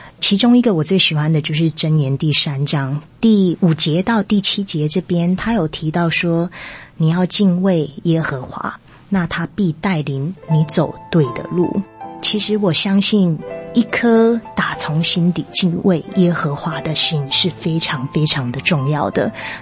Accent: United States; 虽然我本身是个美国长大的小孩

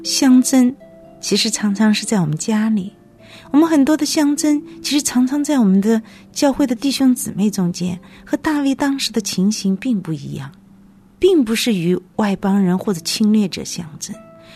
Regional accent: South China, China; 可能是因为我作为南方人又是姊妹的缘故

